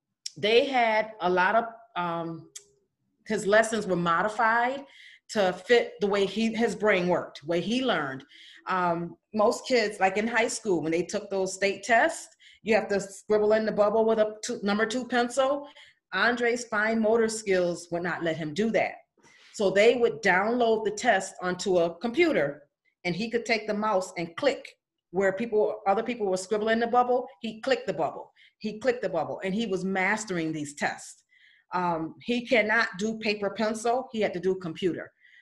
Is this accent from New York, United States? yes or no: yes; New York, United States; My best friend, I actually, I'm from New York. Oh. Born and raised.